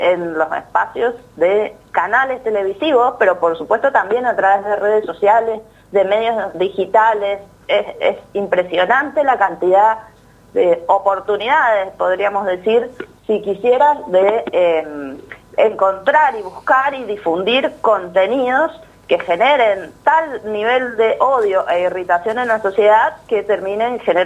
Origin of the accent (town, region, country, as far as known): Argentina